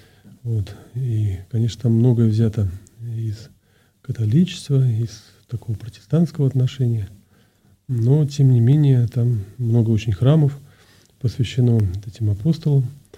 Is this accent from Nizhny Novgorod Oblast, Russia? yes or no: no; Saint Petersburg, Russia; born there; now in Moscow, Russia; я родился в Петербурге